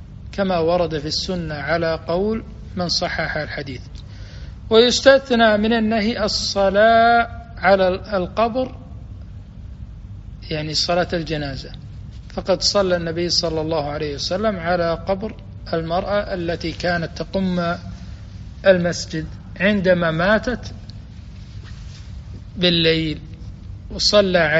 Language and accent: Arabic; Kuwait; وفي المقبرة عندنا في الكويت في مقبرة